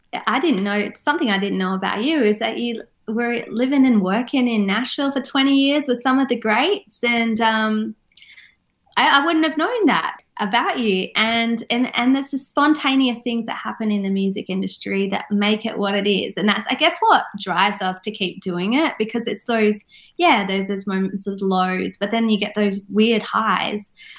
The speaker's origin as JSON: {"language": "English", "town": "Perth", "region": "Western Australia", "country": "Australia", "lives_now": "United States", "said": "I am. I'm an Aussie."}